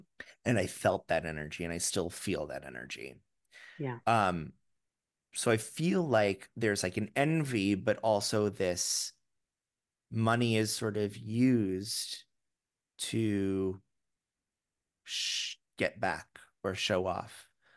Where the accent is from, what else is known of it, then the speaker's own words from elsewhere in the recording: Florida, United States; because I grew up in Florida